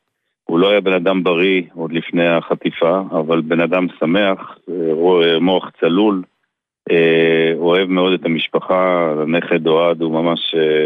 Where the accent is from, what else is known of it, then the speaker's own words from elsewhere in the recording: Beersheba, Southern District, Israel; אנחנו במשפחה מבאר שבע, אגב, גדלנו באותה שכונה שגלעד גדל.